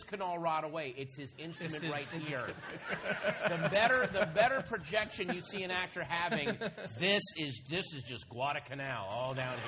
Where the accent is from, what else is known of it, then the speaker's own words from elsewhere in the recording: Virginia, United States; We grew up in Northern Virginia.